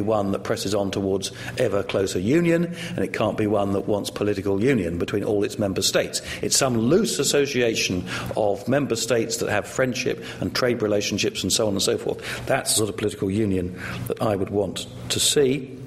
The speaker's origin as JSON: {"language": "English", "country": "United Kingdom", "said": "although I'm British, I'm very much a pro-European."}